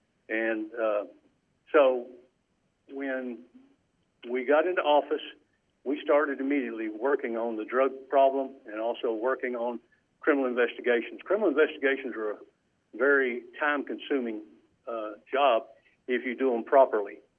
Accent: Andrews, Texas, United States; I was raised out in West Texas in the town of Andrews.

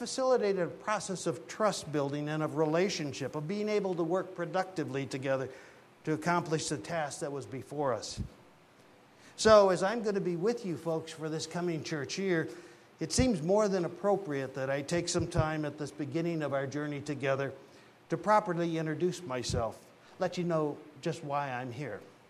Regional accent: Peoria, Illinois, United States; also born or lived in Oklahoma; I was born in Peoria, Illinois, spent my early childhood in Illinois and Oklahoma.

